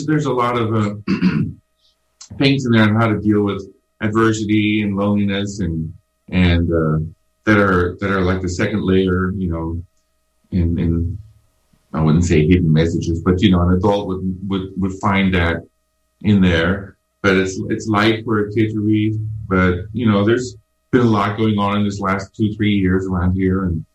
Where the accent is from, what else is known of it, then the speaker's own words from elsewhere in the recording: Germany; moved away as an adult; now in United States; I was raised in Germany. And I lived there till I was about 29 years old, and then met my wife there, and we got married in Germany, and then came to the States